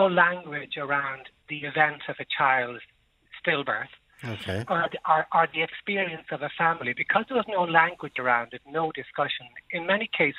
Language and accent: English; Connacht, Ireland; I'm from County Galway, different diocese to aforementioned gentlemen. And I come from County Galway.